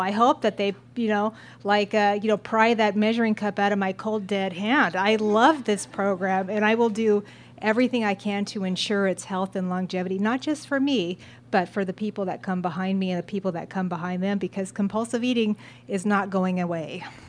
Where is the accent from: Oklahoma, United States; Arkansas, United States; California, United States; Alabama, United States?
California, United States; Redondo Beach; from Redondo Beach, California, compulsive eater.